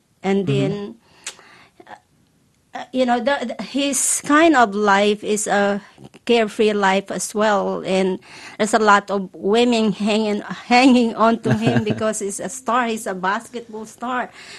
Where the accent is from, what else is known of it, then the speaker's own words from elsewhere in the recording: Featherston, Wellington, New Zealand; I'm from Featherston.